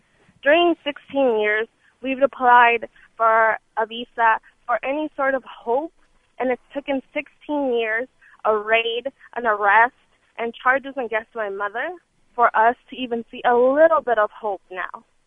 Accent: United States; I do. I am an American.

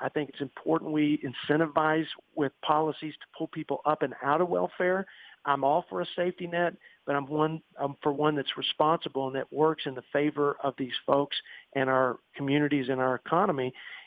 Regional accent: Texas, United States; I grew up in West Texas

